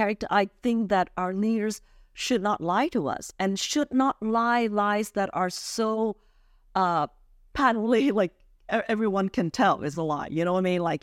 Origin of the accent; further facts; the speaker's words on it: California, United States; I'm from California. I'm pure Asian, you know?